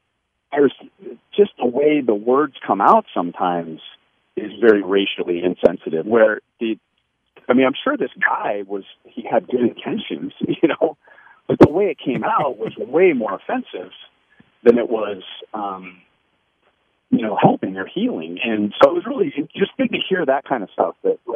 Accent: Los Angeles, California, United States; And I grew up in Los Angeles, which is is one of the great melting pots of our country.

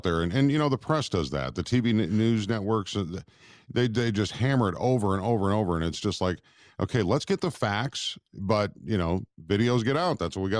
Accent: Rochester, Minnesota, United States; I grew up in Minnesota, right? In mm-hmm. Rochester. And then I spent my broadcasting school days in Minneapolis, downtown Minneapolis.

